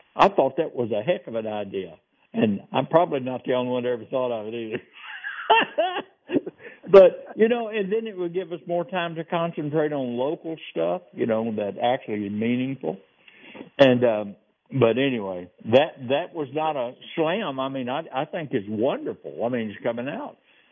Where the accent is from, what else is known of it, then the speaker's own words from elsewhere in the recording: the South, United States; Now, I'm from the South, people. This is real. I'm a hillbilly. So I'm from the South